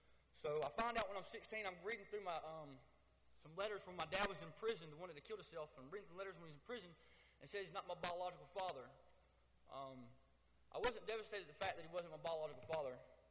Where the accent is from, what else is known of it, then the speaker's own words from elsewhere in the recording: Griffin, Georgia, United States; I'm from Griffin, Georgia. I was born December 8th, 1986. I'm 27 years old. Growing up, I lived in a broken home.